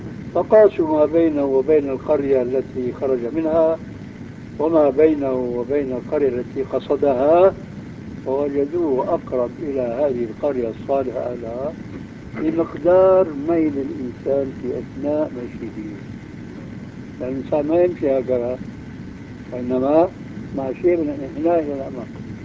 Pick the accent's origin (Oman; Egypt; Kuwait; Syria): Syria; على مذهب العام عندنا في سوريا